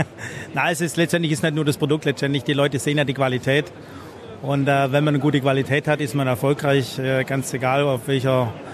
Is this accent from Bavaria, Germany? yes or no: no; Pfullendorf, Baden-Württemberg, Germany; Ja, Pfullendorf. Pfullendorf am Bodensee.